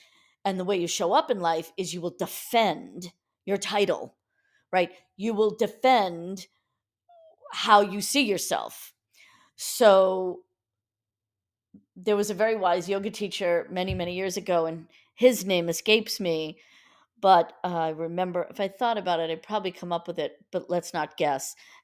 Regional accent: Massapequa, New York, United States; I was the founder of a yoga studio in my hometown of Massapequa in New York for about 15 years.

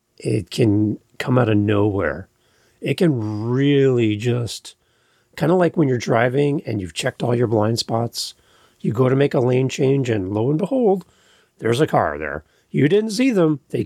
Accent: Canada; I'm a Canadian, and that's a Canadian website

